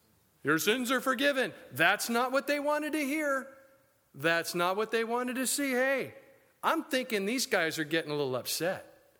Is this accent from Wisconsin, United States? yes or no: no; California, United States; And say, hey … dude, because we're from California, they have to say dude all the time.